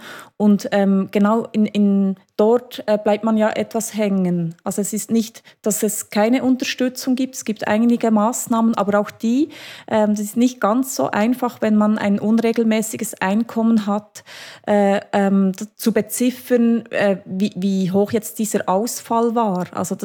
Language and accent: German; Switzerland; Jedenfalls bei uns in der Schweiz mussten wir uns wahrscheinlich vorher nicht überlegen, ob wir am Ende des Monats die Miete bezahlen können